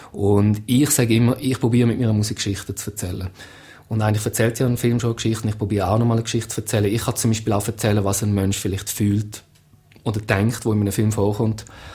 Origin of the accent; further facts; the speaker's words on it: Switzerland; Aber ich bin ein Schweizer und... in der Schweiz ist das eine Frage.